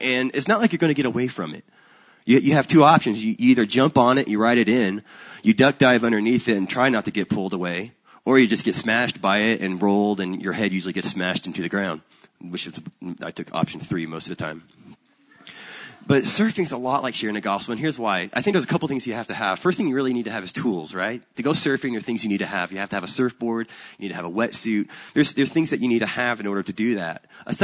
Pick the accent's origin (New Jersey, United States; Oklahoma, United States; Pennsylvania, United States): Oklahoma, United States; Originally, though, however, I'm from Oklahoma, and we don't have surfing in Oklahoma.